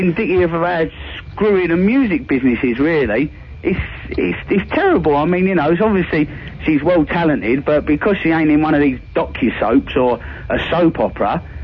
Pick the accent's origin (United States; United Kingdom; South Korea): United Kingdom; England; Oh, is it really that obvious, my accent?